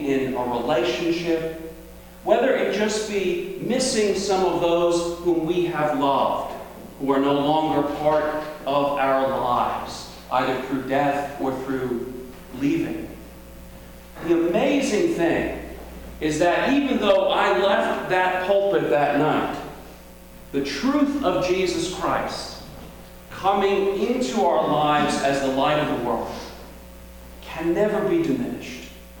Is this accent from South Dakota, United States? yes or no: no; New York, United States; "As I was a boy growing up on Long Island."